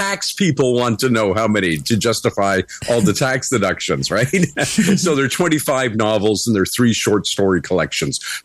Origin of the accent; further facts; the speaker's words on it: Canada; Well, I'm a Canadian and Brendan is a Canadian